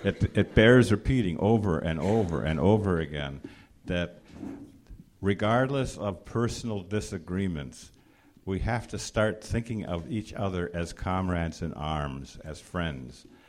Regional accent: Wisconsin, United States; Everywhere, I'm from Wisconsin

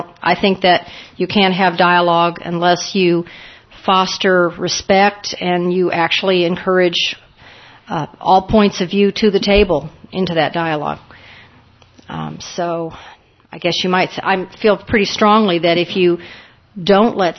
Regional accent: Houston, Texas, United States; I'm from Houston, Texas.

